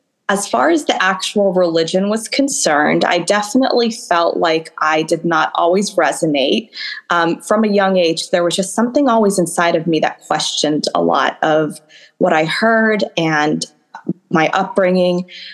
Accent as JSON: {"language": "English", "country": "United States", "tie": "born or raised there", "said": "I am the first person in my entire lineage to be born and raised in the United States."}